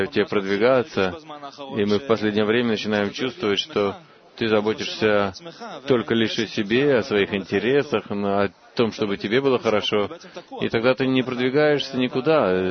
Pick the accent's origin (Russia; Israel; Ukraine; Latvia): Israel; Ashdod, Southern District; из Ашдода.